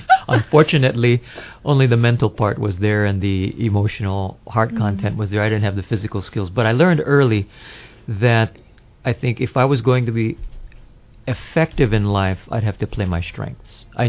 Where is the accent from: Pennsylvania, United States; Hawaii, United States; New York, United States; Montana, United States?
Hawaii, United States; Honolulu; Well, I grew up mostly in Kalihi. And so, you know, we're over here sitting here, right? I was right by Farrington High School.